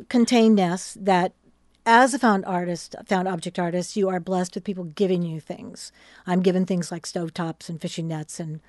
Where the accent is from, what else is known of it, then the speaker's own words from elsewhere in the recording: Portland, Oregon, United States; also born or lived in Eugene; Yes. I was born and raised in the Portland area. Mm-hmm. My family had a house at Cannon Beach for a long time. And then I moved to Eugene and went to school in Eugene.